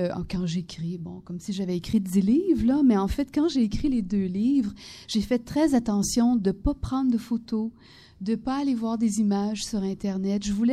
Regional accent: Montreal, Quebec, Canada; now in Eastern Townships, Canada; je suis Montréalaise et j'habite dans les cantons de l'Est

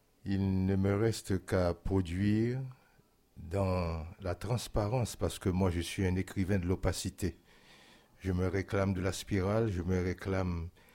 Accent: Haiti; la présence indirecte d'un dictateur nous renvoie à ce que nous avons eu chez nous, en Haïti.

